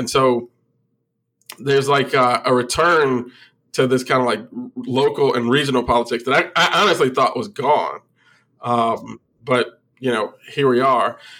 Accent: Illinois, United States; like my home state of Illinois.

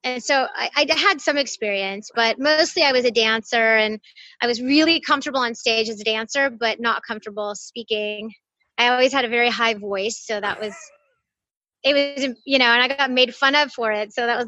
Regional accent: Pasadena, California, United States; I'm from Pasadena, California. Yeah, I'm a LA girl. And yeah, never went really far from here, did I?

